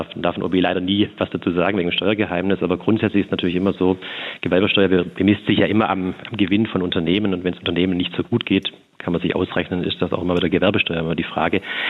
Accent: Waiblingen, Baden-Württemberg, Germany; ich bin ja auch in Waiblingen aufgewachsen

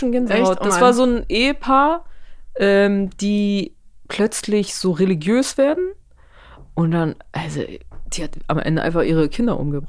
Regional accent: Geesthacht, Schleswig-Holstein, Germany; Weil ich komme aus Geesthacht und das sind auch 30.000. Hm. Also da bin ich auch aufgewachsen.

